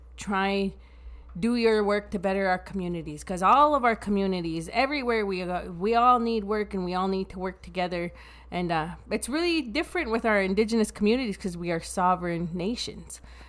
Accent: Saddle Lake, Alberta, Canada; I'm from Sad Lake, so you know what?

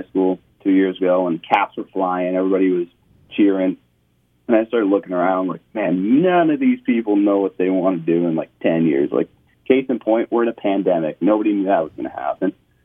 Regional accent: Ontario, Canada; I'm 19. I'm from Ontario.

